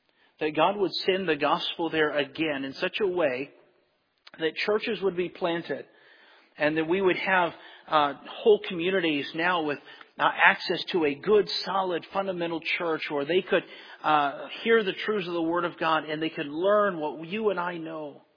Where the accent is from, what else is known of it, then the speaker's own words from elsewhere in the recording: Michigan, United States; I come from Michigan, as pastors already mentioned.